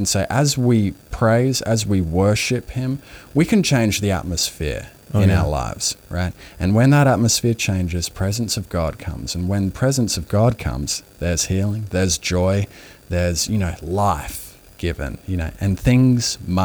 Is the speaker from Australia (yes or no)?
yes; Australia; now in Nashville, United States; Yeah, so I grew up in Australia, and my whole life, all I'd wanted to do was music